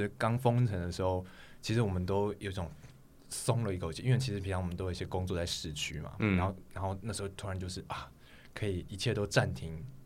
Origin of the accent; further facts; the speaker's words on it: New Taipei, Taiwan; 因为那算是我的家乡，花园新城。这个社区还蛮特别的，就是在50年前它是全台湾算最高档的社区。